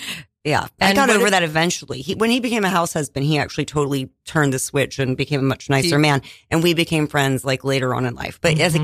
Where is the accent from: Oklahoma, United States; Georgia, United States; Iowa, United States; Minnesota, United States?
Iowa, United States; born there; I was born in Iowa, and my parents retired.